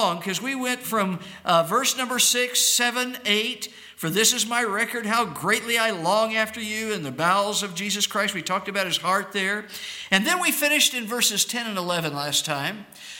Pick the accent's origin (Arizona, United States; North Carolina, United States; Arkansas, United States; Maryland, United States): Arizona, United States; Phoenix; I grew up in Phoenix